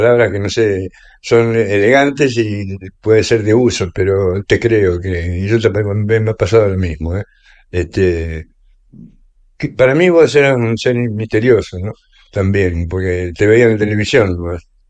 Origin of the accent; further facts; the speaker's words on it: Entre Ríos, Argentina; born there; also born or lived in Santa Fe / La Plata; yo nací en Entre Ríos, en un paso que tuvo él, y después fui a Santa Fe, y ya después cuando vinimos a La Plata